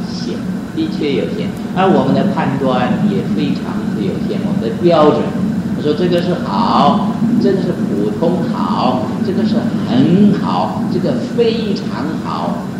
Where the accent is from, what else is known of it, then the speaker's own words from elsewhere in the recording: China; 我们中国人常说这个黑字写在白纸上，就很郑重。